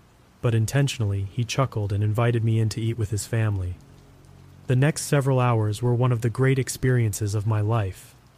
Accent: Arizona, United States; Growing up in Arizona, myths and legends are a part of life.

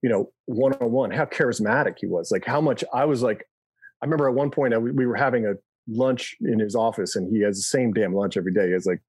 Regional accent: Birmingham, United States; now in Brooklyn, United States; I grew up in Birmingham for a little while and, you know, moved up here. So I live in Brooklyn now.

